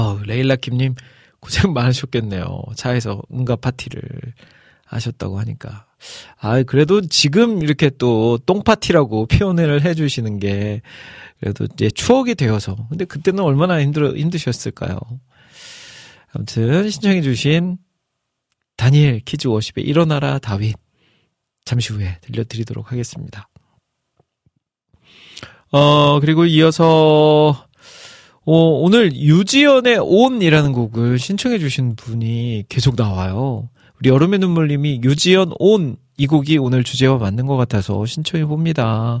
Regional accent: Iksan, North Jeolla, South Korea; 저희 고향인 익산에서 이제 아내 고향인 춘천으로 이동을 하는데

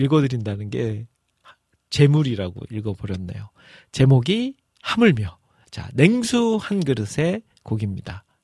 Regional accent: Iksan, North Jeolla, South Korea; 그리고 저의 고향 익산에도 한 곳이 있습니다.

